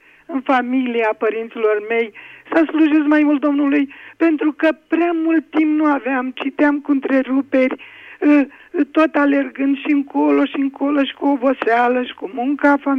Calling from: Curtișoara, Olt County, Romania; din Curtișoara Olt.

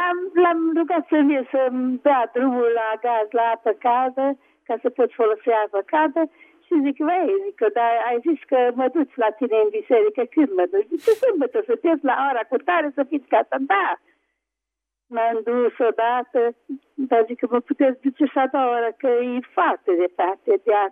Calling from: Oaș, Satu Mare County, Romania

